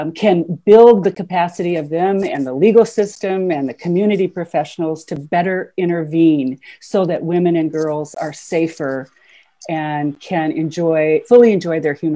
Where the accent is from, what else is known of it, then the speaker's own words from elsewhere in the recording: Minnesota, United States; communities in the United States, as I mentioned, I'm from Minnesota, started this work